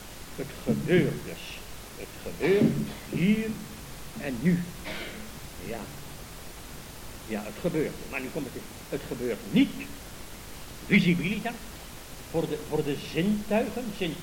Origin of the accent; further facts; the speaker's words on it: Netherlands; Kijk, als ik in Parijs ben en ik zie de Nederlandse vlag, dan is dat een symbool van mijn vaderland.